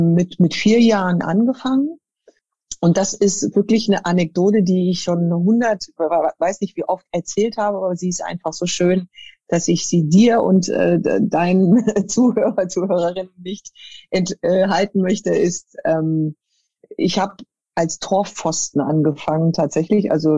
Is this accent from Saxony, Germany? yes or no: no; Frankfurt, Hesse, Germany; ich komme aus Frankfurt, das war mein Team.